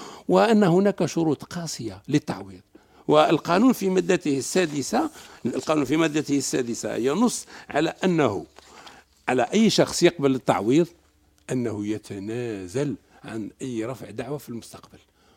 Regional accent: Algeria; احنا حتى احنا كجزائريين كان ما يسمى بالحماية الدبلوماسية والاختصاص الشخصي

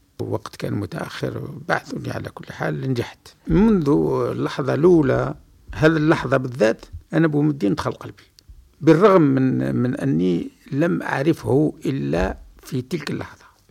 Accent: Algeria; وأنا جزائري وكذا وعندي نحمل شهادات كذا

